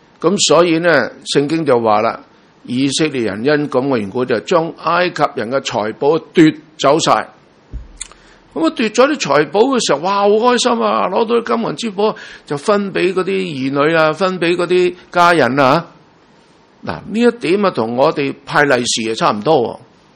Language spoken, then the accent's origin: Cantonese; China; 我哋中國人過新年啊有大掃除㗎喎